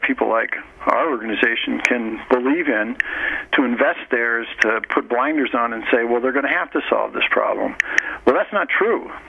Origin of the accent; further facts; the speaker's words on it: Midwest, United States; So in terms of Chicago and Illinois, I'm from the Midwest, so I love those places.